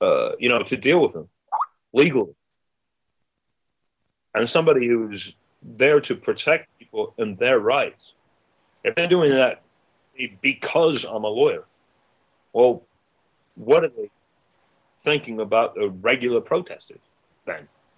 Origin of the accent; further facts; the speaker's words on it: New York, United States; I'm a New Yorker.